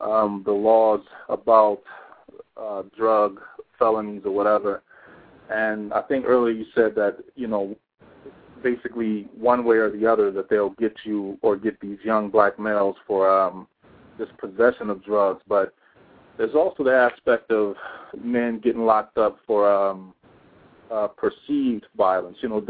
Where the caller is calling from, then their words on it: Ohio, United States; I'm from Ohio.